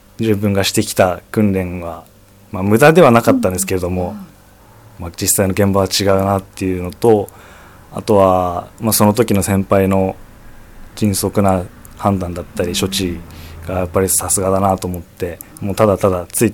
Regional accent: Fujisawa, Kanagawa, Japan; また生まれ育った藤沢市に恩返しができるように頑張っていきたいと思います。

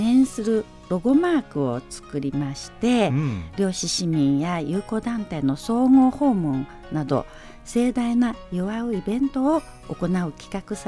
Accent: Shanghai, China; 私の生まれ育った故郷は上海です。

